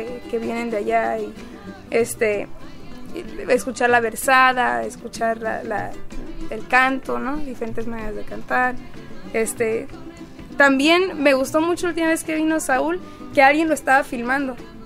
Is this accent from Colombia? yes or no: no; Mexico; now in United States; Yo que crecí mexicana, yo crecí en México y en mi familia siempre hablamos español y todo.